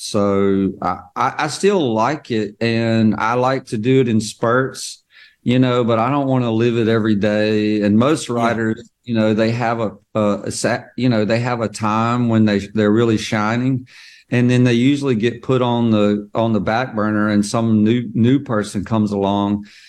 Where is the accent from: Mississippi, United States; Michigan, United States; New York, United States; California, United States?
Mississippi, United States; like I'm from Mississippi. I don't want somebody with a suit and tie on telling me anything.